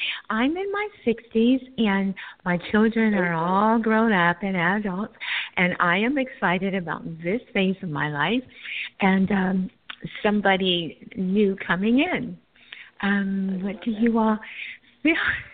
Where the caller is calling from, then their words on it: California, United States; Currently, I'm in California, but I will be relocating to Tennessee.